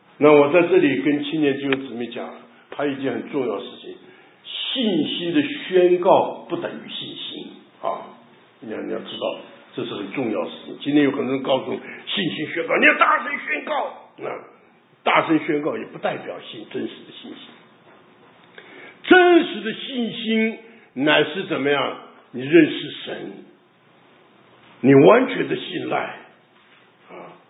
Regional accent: China; 我们那个良心呢就像我们中国人呢从前呢那个旧时代的那个家庭里面

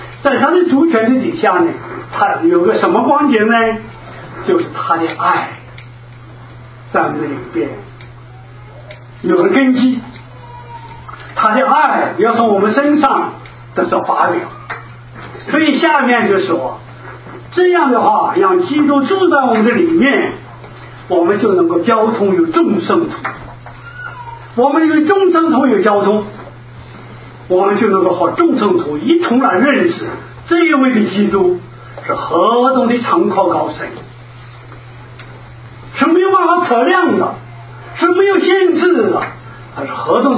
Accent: China; 那我们中国人说宝贝啊啊

